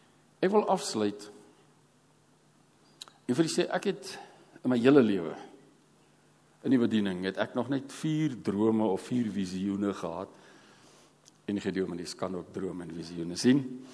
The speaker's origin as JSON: {"language": "Afrikaans", "town": "Struisbaai", "region": "Western Cape", "country": "South Africa", "said": "Ek kom van Struisbaai af"}